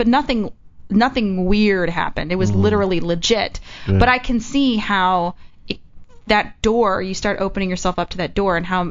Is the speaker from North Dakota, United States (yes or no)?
no; Texas, United States; I'm from Texas, and it's like I never stumbled across this stuff in Texas.